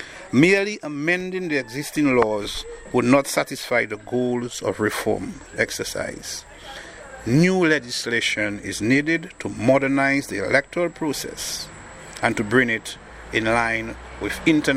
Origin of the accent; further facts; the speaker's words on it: Roseau, Saint George, Dominica; I know the people of the Roseau South constituency. I was born and bred there. I was raised up in the Roseau South constituency.